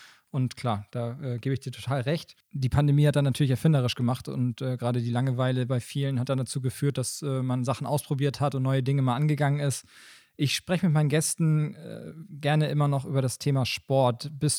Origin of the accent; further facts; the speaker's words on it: Schwarzenberg, Saxony, Germany; Wir beide sind ja damit aufgewachsen hier in Schwarzenberg.